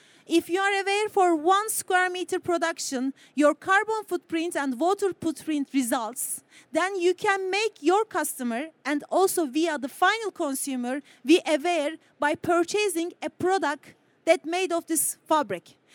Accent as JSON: {"language": "English", "country": "Turkey", "said": "We are coming from Turkey."}